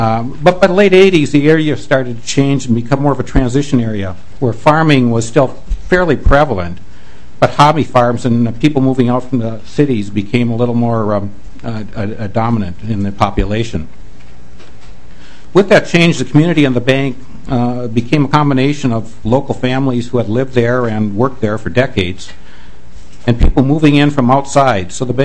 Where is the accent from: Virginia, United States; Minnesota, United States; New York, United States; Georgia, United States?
Minnesota, United States; New Market; I grew up in New Market, Minnesota, which is about halfway between Minneapolis and Faribault. And back then it was a farming community. So I grew up in a town of 210 people, very simple life at that point.